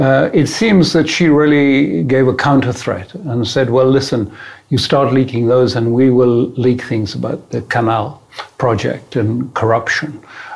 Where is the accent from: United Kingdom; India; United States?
United Kingdom; being British, I have a sort of different view about monarchies